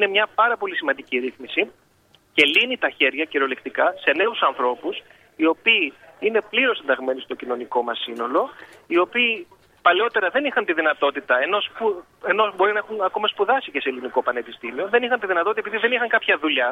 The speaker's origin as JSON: {"language": "Greek", "country": "Greece", "tie": "born or raised there", "said": "ενώ μεγάλωσα στην Ελλάδα και νιώθω κομμάτι αυτής της κοινωνίας"}